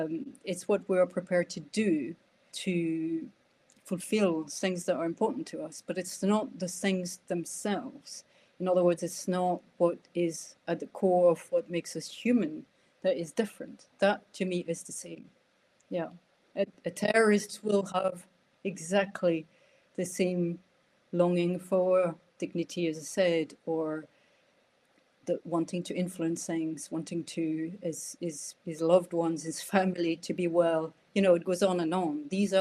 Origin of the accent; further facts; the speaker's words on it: France; English is a second language; also born or lived in Ireland; now in Scotland, United Kingdom; when people wonder where I'm from, they usually locate me in the Netherlands. But I'm from France originally. And before I came to Scotland, I was in Ireland, and I picked up some of my accent there.